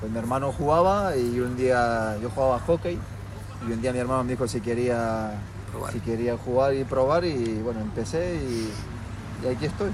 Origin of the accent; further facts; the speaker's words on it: Buenos Aires, Argentina; now in Barcelona, Spain; Yo vengo de Buenos Aires, de Argentina, y ya llevo 20 años en España, en Barcelona.